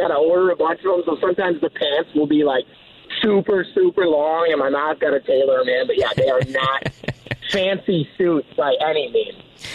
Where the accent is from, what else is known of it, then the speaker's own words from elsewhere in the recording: Michigan, United States; I mean, we're from the Tri-Cities up here. So we got Saginaw, Midland, Bay City. We're all from this general area.